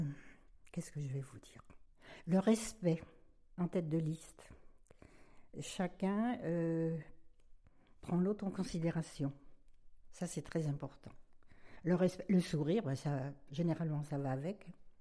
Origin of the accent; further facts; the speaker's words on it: Pays de la Loire, France; also born or lived in Brest; Mais je ne suis pas d'ici. Je suis de Loire-Atlantique. J'ai habité Brest 50 ans